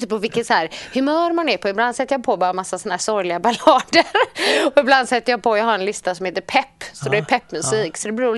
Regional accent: Gothenburg, Västra Götaland County, Sweden; now in Partille, Sweden; Så jag är uppvuxen i Johanneberg egentligen, så jag är ju stadstjej.

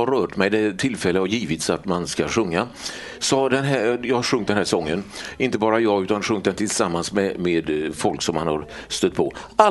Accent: Gothenburg, Västra Götaland County, Sweden; accent: Gothenburg dialect; Jag kommer ifrån Göteborg, hörs väl på dialekten om inte annat. Född och uppvuxen i östra stadsdelarna i Göteborg. Räntmästargatan, tvärgata till Danska vägen.

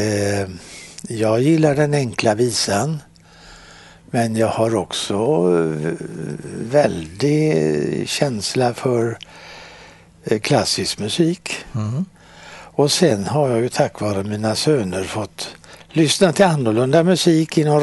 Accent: Gothenburg, Västra Götaland County, Sweden; born there; jag är född i Masthugget, ganska nära ingången till Slottsskogen uppe i backarna.

